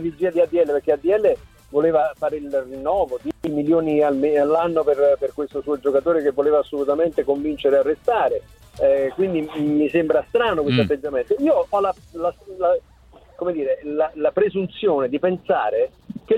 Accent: Naples, Campania, Italy; Io vorrei trattare da napoletano Napoli come una città normale

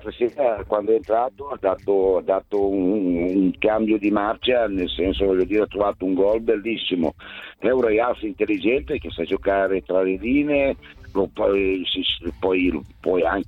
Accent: Ferrara, Emilia-Romagna, Italy; sono di Ferrara e aveva già qualità importanti il ragazzo

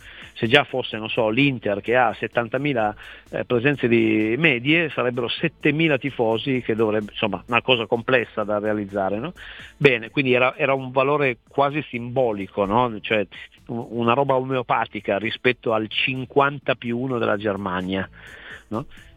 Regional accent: Turin, Piedmont, Italy; te lo dico da torinese

